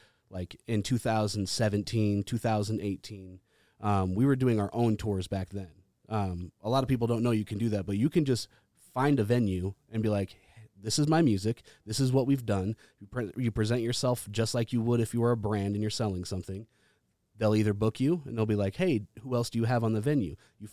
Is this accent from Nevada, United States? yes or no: yes; Reno, Nevada, United States; We're from Reno. We've got to check out Reno. Come to Reno. It's like, we have something special here.